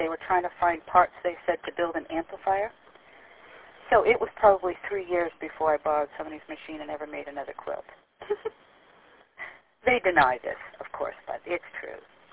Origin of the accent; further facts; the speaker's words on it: New Hampshire, United States; because I grew up in New Hampshire, and because of the colonial aspects of living in New Hampshire